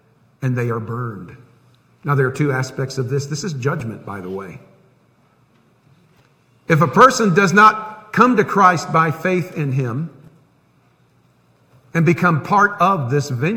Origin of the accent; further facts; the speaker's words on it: Tampa, Florida, United States; You know, I grew up in the city. I grew up in Tampa.